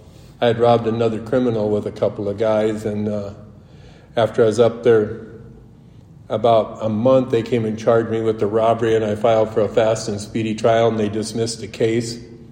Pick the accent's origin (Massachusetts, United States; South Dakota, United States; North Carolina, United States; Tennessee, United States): South Dakota, United States; I grew up in Northwest South Dakota in a good family.